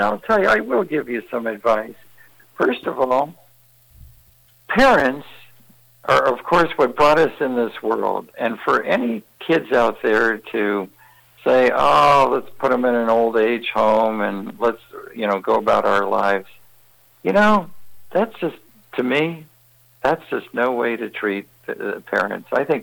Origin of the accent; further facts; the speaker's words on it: San Diego, California, United States; Well, we're going to spend almost a month in California where we're from. We're from San Diego, just dotting our I's and crossing our T's, getting everything ready for the next wave.